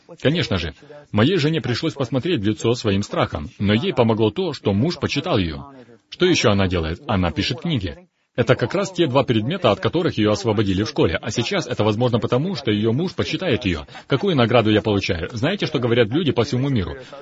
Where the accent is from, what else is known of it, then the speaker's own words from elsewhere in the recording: Italy; Мы оба итальянцы, мы оба импульсивные, мы родом из Средиземноморья.